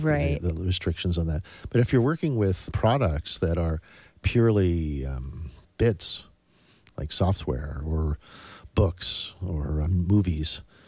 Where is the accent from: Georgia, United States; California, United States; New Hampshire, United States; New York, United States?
New York, United States; Don't get me wrong. I'm from New York.